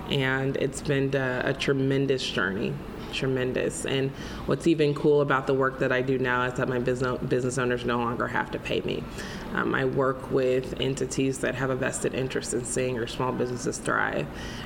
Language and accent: English; Mississippi, United States; moved away as an adult; So I am originally from Mississippi, and I came to Iowa to go to Drake several years ago as a broadcast news and politics major.